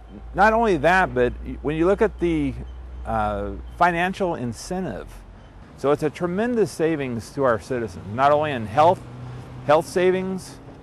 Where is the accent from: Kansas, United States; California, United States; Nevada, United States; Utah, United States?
California, United States; Riverside; I was born and raised in Riverside.